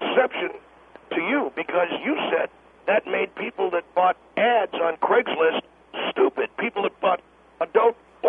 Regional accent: United States; Now you are accusing me, an American

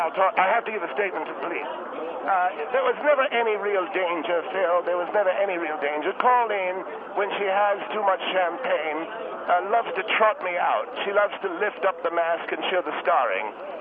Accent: United Kingdom; accent: British; Yes, I was raised in Great Britain. I went to boarding school there.

